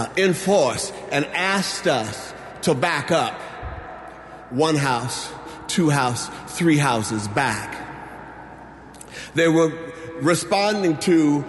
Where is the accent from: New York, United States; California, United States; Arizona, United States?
California, United States; Oakland; as a young boy, growing up in Oakland, California, I, like many, liked to play.